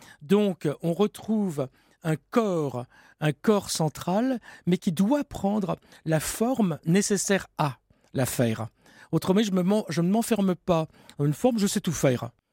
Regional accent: France; Je suis français.

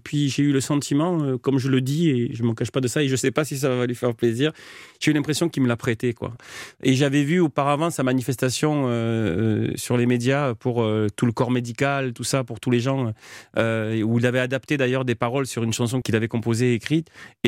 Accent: France; je suis français, je suis né ici

